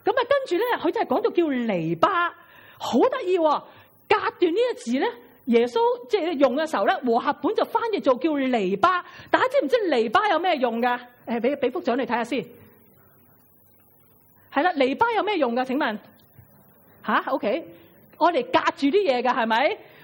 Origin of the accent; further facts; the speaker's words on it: China; 我哋中国人叫自己人啦